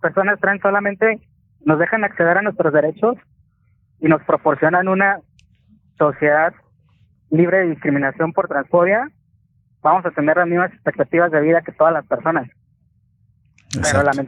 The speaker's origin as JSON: {"language": "Spanish", "town": "Tequila", "region": "Jalisco", "country": "Mexico", "tie": "born or raised there", "said": "Yo nací en el año en el 80. Vengo de allá de Tequila, Jalisco, donde no tuve acceso a internet, donde mis padres no tenían información"}